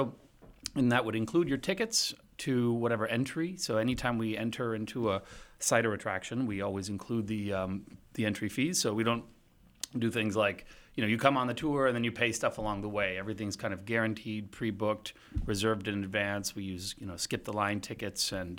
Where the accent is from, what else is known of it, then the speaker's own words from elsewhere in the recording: San Diego, California, United States; That's right, and I'm from San Diego, so this is not exactly the weather I grew up with.